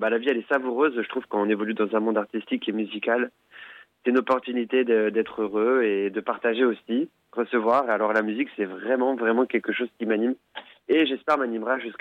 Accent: Colombey-les-Deux-Églises, Grand Est, France; je viens du nord de la France, moi, du nord-est, d'accord, à côté de la tombe de Charles de Gaulle, justement, dans le 52, à Colombey.

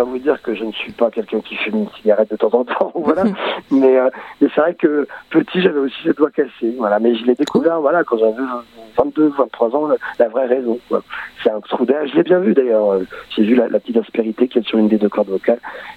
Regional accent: Lyon, Auvergne-Rhône-Alpes, France; je suis lyonnais, moi, donc je suis pas très loin.

